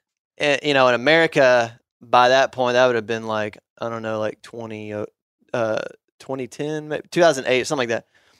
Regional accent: Arkansas, United States; And I used to get so annoyed when I would meet people from big cities and, you know, found out I was from Arkansas.

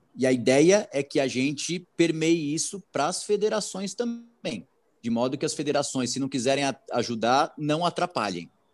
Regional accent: São Paulo, Brazil; Eu, como paulistano, acharia fantástico uma prova andando pelas marginais

